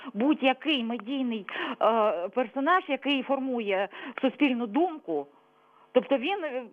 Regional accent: Luhansk Oblast, Ukraine; Вітаю, я з Луганщини.

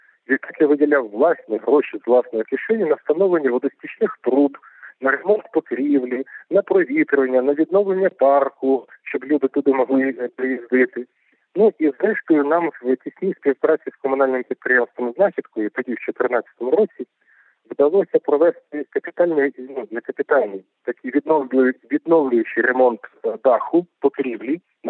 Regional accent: Kharkiv, Kharkiv Oblast, Ukraine; Оскільки я сам харків'янин, у мене харківський регіон мій рідний

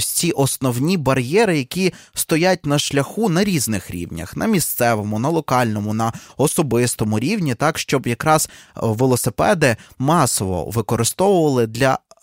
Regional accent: Mukachevo, Zakarpattia Oblast, Ukraine; я із Мукачева, так, Закарпаття, ось я згадую своє місто.

